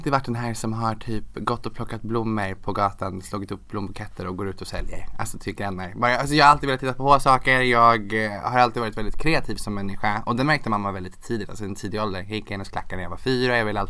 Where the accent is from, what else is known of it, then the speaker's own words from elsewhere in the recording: Västervik, Kalmar County, Sweden; born there; also born or lived in Linköping; jag föddes i Västervik, kommer jag ihåg.